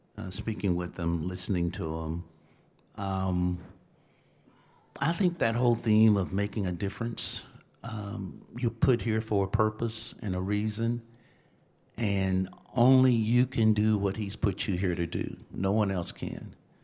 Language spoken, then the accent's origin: English; Lubbock, Texas, United States; We're both pastors, and I grew up here in Lubbock, raised here in Lubbock.